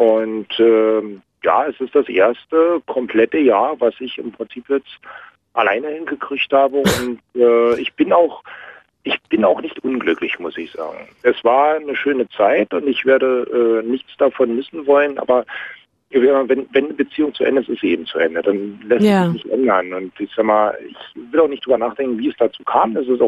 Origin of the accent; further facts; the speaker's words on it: Cottbus, Brandenburg, Germany; moved away as an adult; now in Berlin, Germany; Ich bin auch kein echter Spandauer. Ich bin zugezogen nach Spandauer 2002. Ich bin eigentlich aus Cottbus.